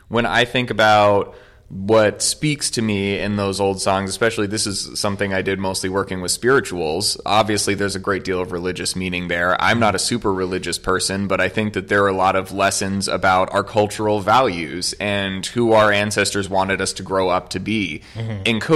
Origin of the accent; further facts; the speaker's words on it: United States; I'm from America.